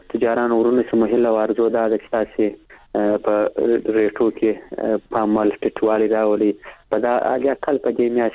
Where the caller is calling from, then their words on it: Kandahar, Afghanistan; مزدن یار له کندهار درسره تلیفون لیکته وصل سوي.